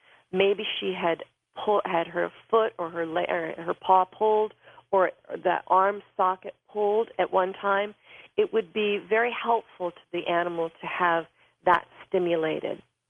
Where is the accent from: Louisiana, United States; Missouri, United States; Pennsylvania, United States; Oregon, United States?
Pennsylvania, United States; Bedford; I was from Bedford.